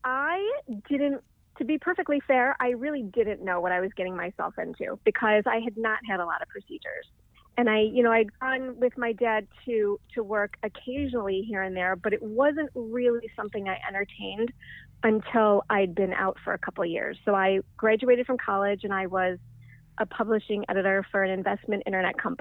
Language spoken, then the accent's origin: English; Bloomfield Hills, Michigan, United States; I grew up in Detroit, right outside Detroit, in Bloomfield Hills, Michigan.